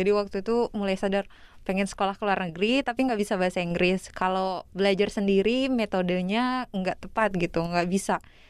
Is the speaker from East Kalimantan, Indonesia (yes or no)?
no; Southeast Sulawesi, Indonesia; also born or lived in Sidrap, South Sulawesi; dari SD tuh di Sidrap sempat Sulawesi Selatan sampai kelas 2, lalu pindah karena orang tua juga pindah ke Sulawesi Tenggara sampai lulus SMA. Jadi aku sekolah di SMA 1 Kolono, sekarang udah ganti jadi SMA 7 Konawe Selatan.